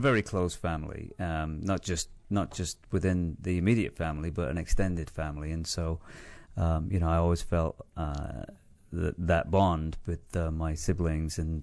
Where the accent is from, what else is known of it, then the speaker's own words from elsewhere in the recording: Manchester, North West England, United Kingdom; moved away as an adult; now in United States; Yeah, I grew up in Manchester in the UK